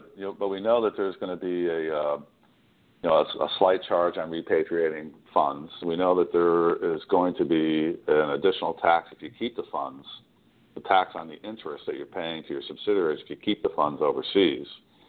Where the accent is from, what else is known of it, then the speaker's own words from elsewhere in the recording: Connecticut, United States; Yeah, you're right, and I'm from Connecticut, so I have a similar situation